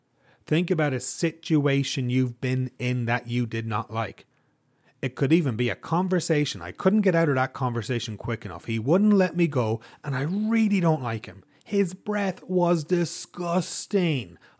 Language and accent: English; Ireland; now in Canada; I grew up in Ireland, folks. Religion was everywhere. And I'm quite happy in Canada where it's not everywhere.